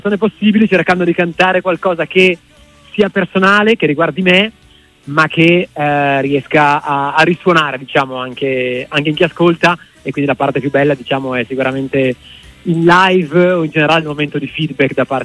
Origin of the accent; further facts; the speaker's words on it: Como, Lombardy, Italy; now in Bologna, Italy; Sono molto legato a Bologna perché è la città dove studio e dove vivo a metà, diciamo, sono mezzo comasco e mezzo bolognese ormai